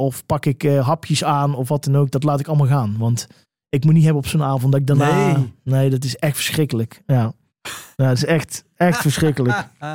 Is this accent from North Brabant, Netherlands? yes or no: yes; Eindhoven, North Brabant, Netherlands; Ik kom uit Eindhoven